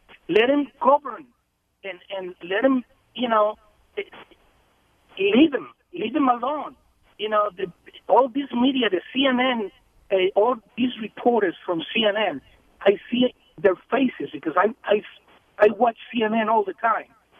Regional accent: Costa Rica; I'm from Costa Rica also, and I have a dual citizenship.

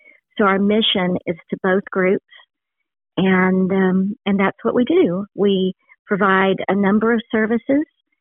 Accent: Alabama, United States; I returned to South Alabama, which is my home. I was born in Covington County

